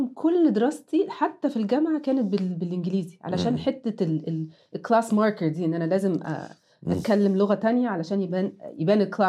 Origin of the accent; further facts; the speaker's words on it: Egypt; احنا عندنا في مصر كان نظام الثانوية العامة تدخل من سنة اولى ثانوي بتبتدي تقسم علمي او ادبي